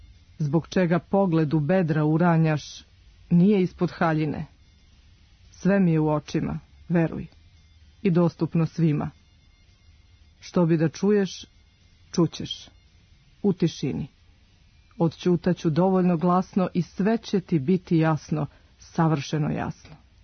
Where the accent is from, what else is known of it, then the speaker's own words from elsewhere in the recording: Požarevac, Central Serbia, Serbia; also born or lived in Smederevo; Moj rodni grad, zapravo ono što piše u ličnoj karti je Smederevo, ali je život nekako tako namestio da zapravo ja Požarevac zovem svojim gradom, s obzirom da sam tamo provela gro godina svog života.